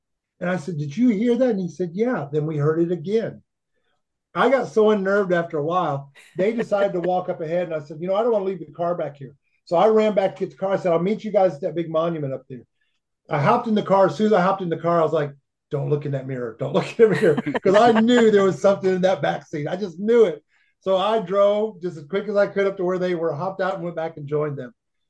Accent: Michigan, United States; growing up, I grew up in Michigan, like Georgie mentioned, and we actually, my parents moved us into an old abandoned hotel at one point.

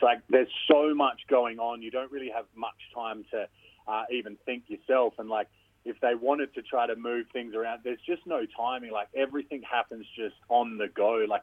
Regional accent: Murray Bridge, South Australia, Australia; growing up in Murray Bridge, I've got a pretty tough skin.

